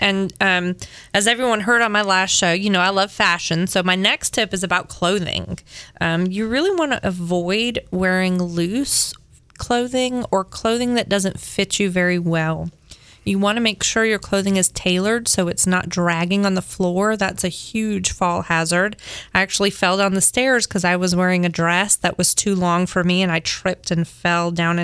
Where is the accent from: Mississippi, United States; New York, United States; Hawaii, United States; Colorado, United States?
Hawaii, United States; I was born and raised in Hawaii. And so we don't wear shoes in the house.